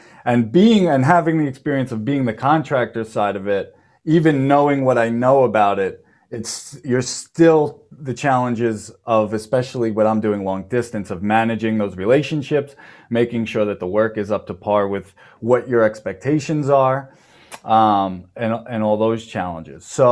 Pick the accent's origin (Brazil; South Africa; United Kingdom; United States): United States; Long Island, New York; I'm from Long Island, New York. I was born here, raised here